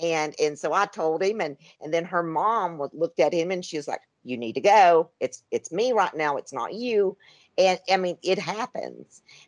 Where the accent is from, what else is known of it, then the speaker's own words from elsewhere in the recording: Tennessee, United States; I was raised in Tennessee.